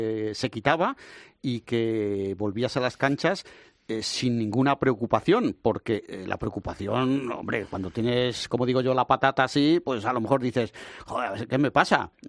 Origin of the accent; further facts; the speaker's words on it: León, Castile and León, Spain; como leonés, bienvenido otra vez